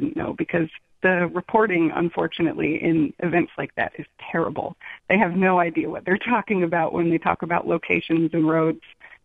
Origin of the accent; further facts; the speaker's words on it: California, United States; now in San Francisco, United States; Hey there. I grew up in the San Bernardino Mountains of Southern California.